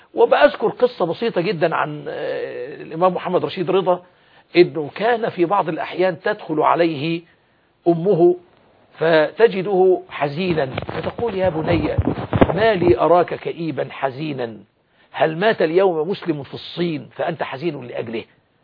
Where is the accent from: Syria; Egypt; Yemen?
Egypt; فنحن لله الحمد كمصريين نشعر بآلام إخواننا